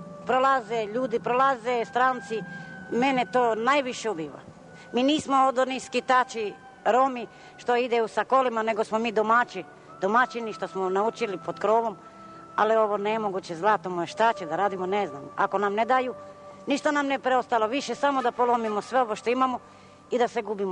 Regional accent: Leskovac, Southern and Eastern Serbia, Serbia; moved away; Mi smo jeste rodom iz Leskovac, a smo se doselili ovde pre 2-3 godine.

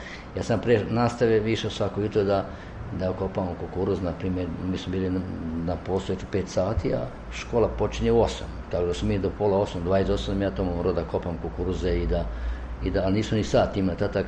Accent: Kutina, Sisak-Moslavina County, Croatia; ja sam iz Kutine došao

